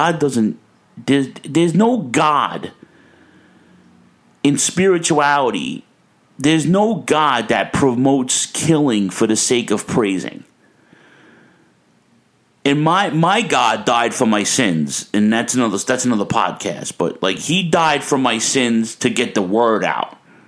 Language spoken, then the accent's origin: English; New York, United States; I can go anywhere in the world now and be like, yo, I'm from New York. I can do this.